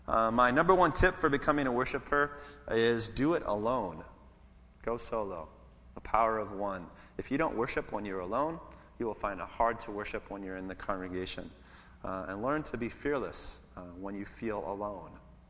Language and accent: English; Ireland; I'm an Irish warrior.